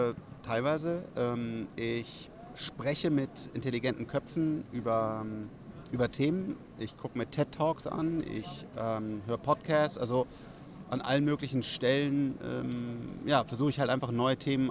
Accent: Bonn, North Rhine-Westphalia, Germany; dass eine neue Schule aufgemacht wurde in Bonn, meinem Heimatdorf sozusagen.

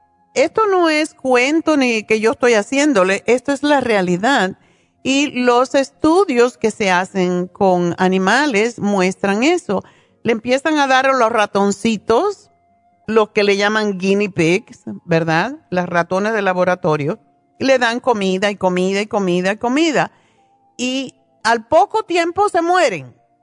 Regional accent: Cuba; siendo cubana

